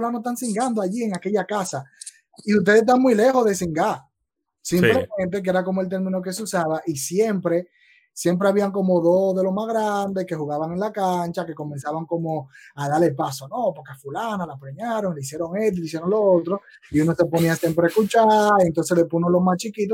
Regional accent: Los Tres Brazos, Santo Domingo, Dominican Republic; yo me crié en los Tres Brazos, en Los Minas

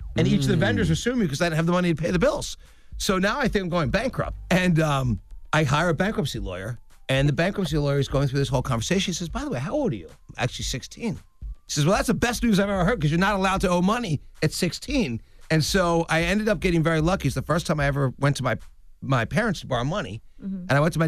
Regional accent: Philadelphia, Pennsylvania, United States; Yeah, suburban Philadelphia.

